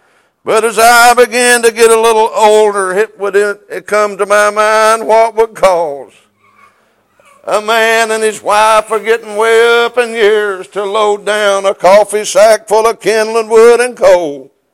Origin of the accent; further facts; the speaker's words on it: Kentucky, United States; Thought about when I was just a young boy growing up on Caney Creek in Knox County above Alice Lloyd College.